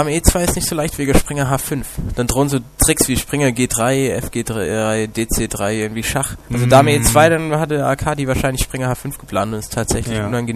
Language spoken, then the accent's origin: German; Allmersbach im Tal, Baden-Württemberg, Germany; Aus Almersbach im Tal, aber das wird den meisten Leuten...